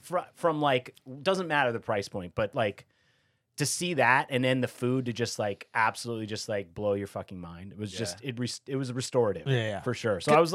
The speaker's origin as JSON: {"language": "English", "town": "Phoenix", "region": "Arizona", "country": "United States", "tie": "born or raised there", "said": "I'm from Arizona. I grew up in the Phoenix area."}